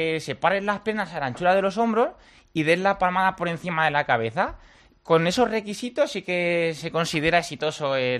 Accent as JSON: {"language": "Spanish", "town": "Cabaña de la Sagra", "region": "Castilla-La Mancha", "country": "Spain", "said": "Bueno, soy de un pueblo de Toledo que se llama Cabaña de la Sagra."}